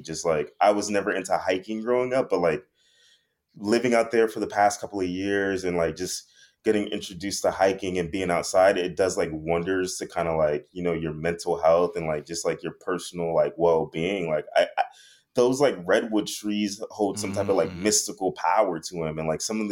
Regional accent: Miami, Florida, United States; growing up in Miami, we didn't have radiators.

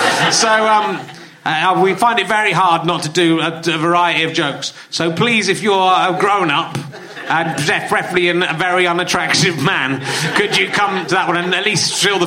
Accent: Yorkshire and the Humber, United Kingdom; I was from Yorkshire

